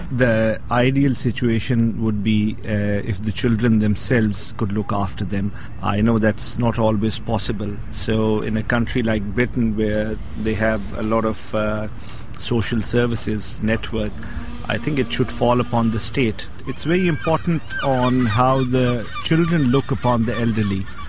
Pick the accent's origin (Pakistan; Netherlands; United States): Pakistan; We are from Pakistan. The elderly are revered very much.